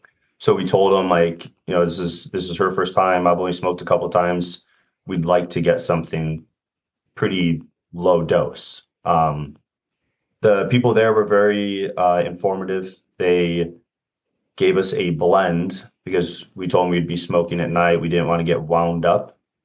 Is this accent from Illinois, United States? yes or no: yes; Chicago, Illinois, United States; Hi, I'm from Chicago. Where Brenn's from.